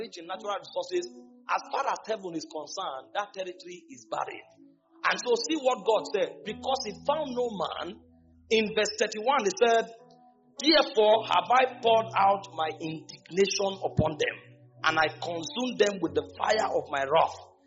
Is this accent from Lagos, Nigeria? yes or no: no; Benue, Nigeria; It came from Ekiti. I came from Benue.